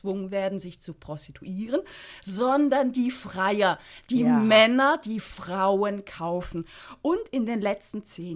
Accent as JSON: {"language": "German", "country": "Switzerland", "said": "in solchen Sachen sind wir ja Schweizerin."}